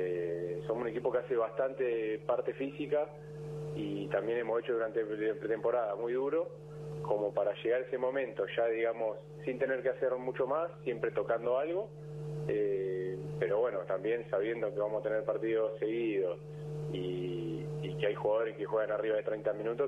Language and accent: Spanish; Argentina; Yo soy muy argentino